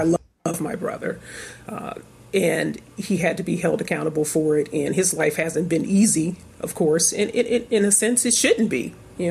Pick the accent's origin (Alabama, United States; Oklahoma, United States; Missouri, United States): Missouri, United States; St. Louis; I grew up in North St. Louis, and it's predominantly African-American.